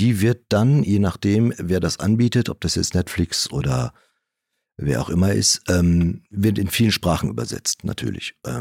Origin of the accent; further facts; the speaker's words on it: Hagen, North Rhine-Westphalia, Germany; also born or lived in Hamburg; ich bin kein Hamburger, ich komme gebürtig eigentlich, also ich bin ursprünglich aus Hagen, aus Westfalen. Bin dann über Umwege dann in Hamburg gelandet